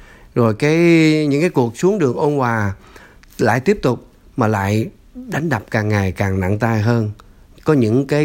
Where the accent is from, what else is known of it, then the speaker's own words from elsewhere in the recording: Mỹ Tho, Tiền Giang, Vietnam; là từ nhỏ tới lớn là sinh ra ở thành phố Mỹ Tho, tỉnh Tiền Giang, mà trước 1975 gọi là tỉnh Định Tường, bây giờ là gọi là tỉnh Tiền Giang. Từ nhỏ tới lớn là … ở Mỹ Tho, dân Mỹ Tho.